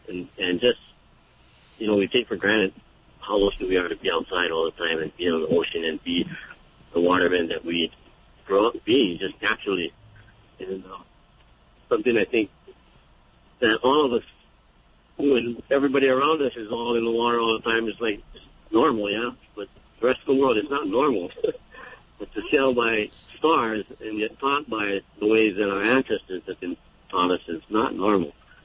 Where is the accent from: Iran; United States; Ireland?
United States; Hawaii; life for us over here in Hawaii and just growing up in Hawaii is, you know, we're in the ocean all the time.